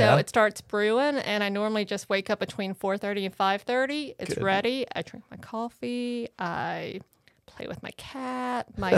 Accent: Chapel Hill, North Carolina, United States; I was born and raised in Chapel Hill.

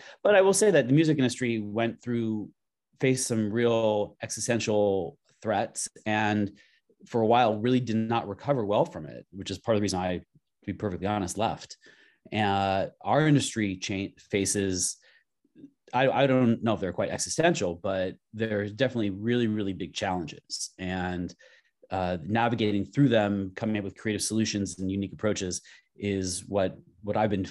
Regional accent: Los Angeles, California, United States; now in San Francisco, United States; I'm from Los Angeles. I live in San Francisco now

